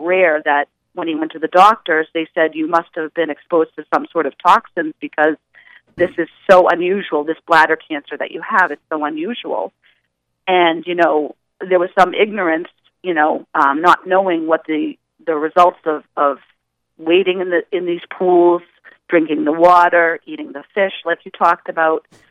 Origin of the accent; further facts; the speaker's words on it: Ashland, Massachusetts, United States; Growing up in Ashland, you're right, there was lots of stories